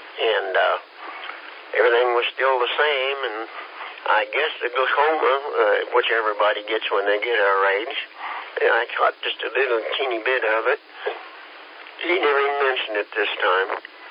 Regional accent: Kansas, United States; we're from Kansas, and we don't bother anybody.

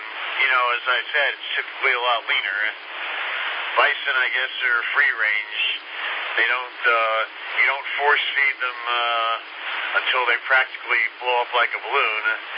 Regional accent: New York, United States; Well, you know, before this, I'm from New York, so whatever South Carolina says is probably pretty liberal compared to up north.

